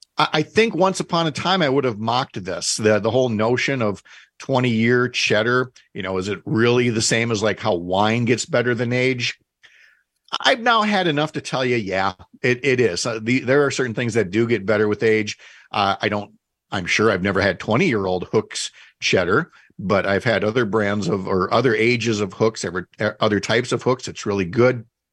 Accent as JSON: {"language": "English", "region": "Minnesota", "country": "United States", "tie": "born or raised there", "said": "being born and raised in Minnesota, but with a parent who lived in Wisconsin"}